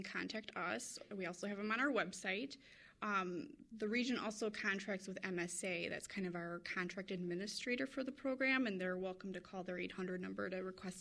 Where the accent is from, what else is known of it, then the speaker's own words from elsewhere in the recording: Genoa City, Wisconsin, United States; also born or lived in Burlington; I was born in Burlington, raised in Genoa City, so I am a Walworth County girl.